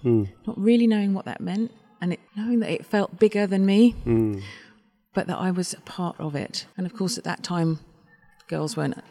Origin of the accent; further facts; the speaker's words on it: London, United Kingdom; I grew up in London.